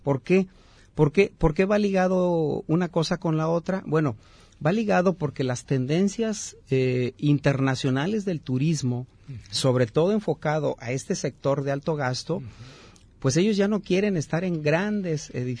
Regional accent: Mexico; como mexicanos tenemos que ofrecer, como nayaritas, jaliscienses

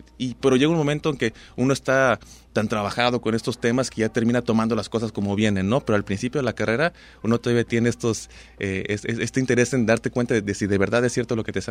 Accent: Puerto Vallarta, Jalisco, Mexico; yo soy de aquí, de Vallarta.

